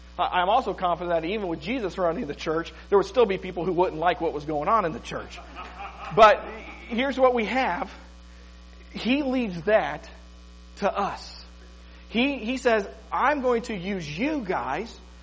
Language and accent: English; Columbus, Ohio, United States; Many of you know I'm from Columbus, Ohio